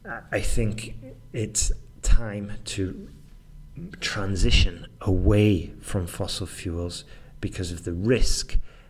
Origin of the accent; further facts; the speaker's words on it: Manchester, North West England, United Kingdom; moved away as an adult; I've lived outside of the UK, my home country, for the last 20 years. I've been thinking about this question a lot recently. Like, would I have been better just staying in Manchester, working there